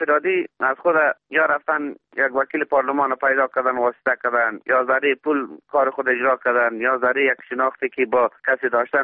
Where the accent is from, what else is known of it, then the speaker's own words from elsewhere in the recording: Ghazni, Afghanistan; چون ولایت ما ولایت آسیب‌پذیر هم است.